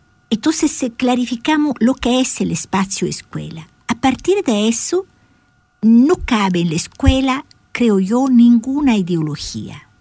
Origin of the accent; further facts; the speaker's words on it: Italy; En mi país, Italia